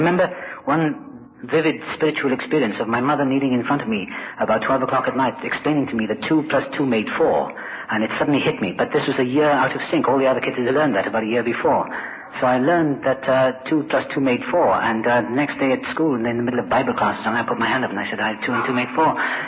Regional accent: Wales, United Kingdom; born there; I was born in South Wales, which is a good start for an alcoholic.

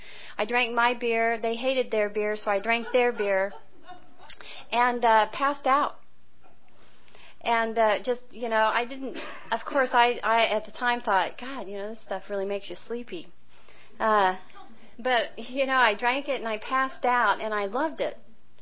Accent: Kansas, United States; I said, well, I was from Kansas

